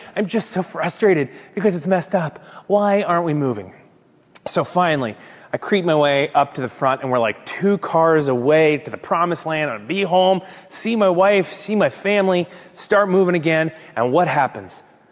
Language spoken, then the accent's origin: English; Orlando, Florida, United States; I'm from Orlando, Florida, which is, you know, Disney, Mickey Mouse, the whole thing.